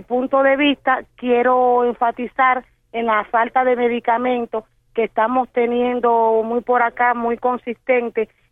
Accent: Cuba

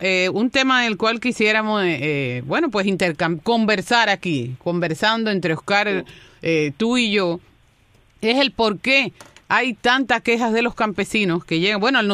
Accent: Río Blanco, Las Tunas, Cuba; born there; yo nací en Río Blanco, en la carretera de Puerto Padre, en una finca que él tenía

